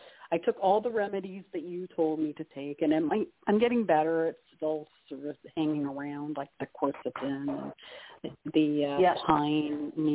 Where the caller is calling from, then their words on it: Canada; calling from Canada.